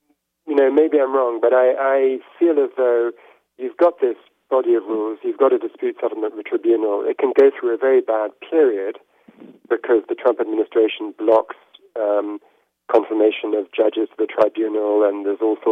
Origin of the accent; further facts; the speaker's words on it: United Kingdom; I grew up in Britain